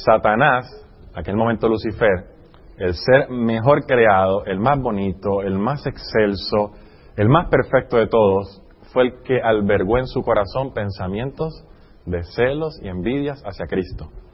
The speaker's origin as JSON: {"language": "Spanish", "region": "California", "country": "United States", "said": "de donde yo vengo de California"}